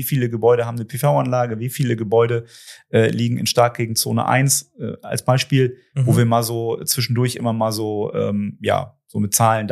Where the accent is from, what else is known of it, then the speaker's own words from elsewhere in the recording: Germany; ich komme aus der Nähe von Hamburg